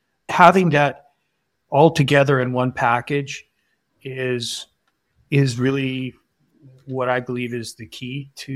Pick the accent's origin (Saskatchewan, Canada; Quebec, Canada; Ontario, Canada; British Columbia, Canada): Saskatchewan, Canada; Wilcox; which I'm from Wilcox, Saskatchewan, by the way, very far from Regina.